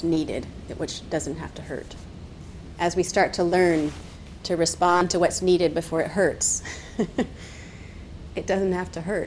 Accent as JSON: {"language": "English", "town": "Atlanta", "region": "Georgia", "country": "United States", "tie": "born or raised there", "said": "But I did grow up in Atlanta. And when I say I'm from Atlanta, people say, oh, I've been there, I've been to the airport."}